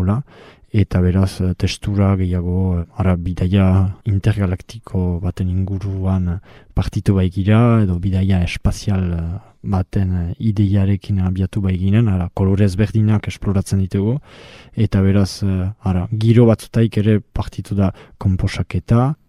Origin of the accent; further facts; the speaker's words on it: Ispoure, Nouvelle-Aquitaine, France; garaztara, izpuraja sortzez, euskara eta historia geografia erakasle